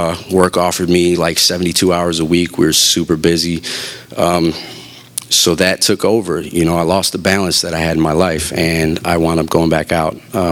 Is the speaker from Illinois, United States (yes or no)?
yes; Chicago, Illinois, United States; being a Chicagoan, Northsider, Cubs fan, you know.